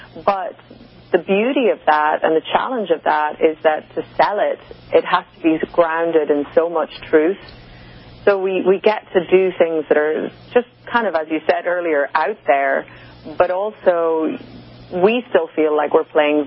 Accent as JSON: {"language": "English", "country": "Ireland", "said": "And it's a beautiful thing as an Irish person who many of my ancestors"}